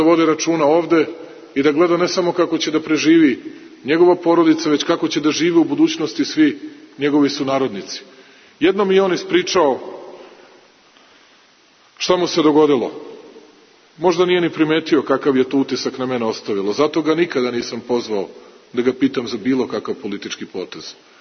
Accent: Serbia; Takvi budala ima kod nas u Srbiji koliko hoćete.

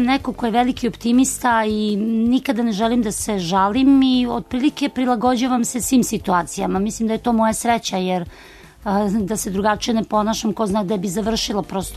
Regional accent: Belgrade, Serbia; Tu mogu da kažem da kao Beograđanka imam hendikep.

